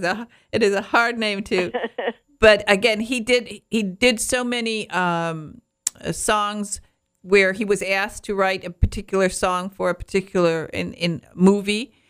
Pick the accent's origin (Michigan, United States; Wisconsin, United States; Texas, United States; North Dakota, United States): Michigan, United States; I come from Michigan, and every girl who's heading towards California sings that song.